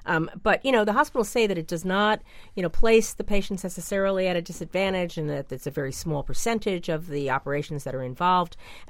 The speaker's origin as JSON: {"language": "English", "region": "New York", "country": "United States", "tie": "born or raised there", "said": "You know, I come from a state, I grew up in New York, where we had the Regents high stakes test at the end of every year in every subject in high school anyway."}